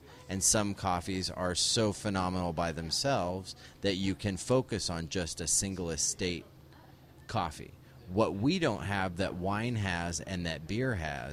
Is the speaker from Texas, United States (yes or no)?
yes; Texas, United States; I'm originally from Texas.